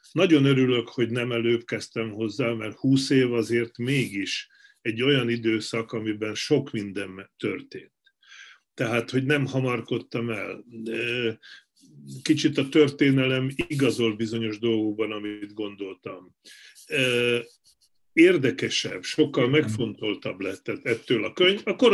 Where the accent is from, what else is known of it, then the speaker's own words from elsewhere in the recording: Šahy, Nitra Region, Slovakia; moved away as an adult; also born or lived in Munich; Felvidéken születtem 1956-ban, Ipolyság, Ipoly Balog, aztán 30 éves koromig ott voltam újságíró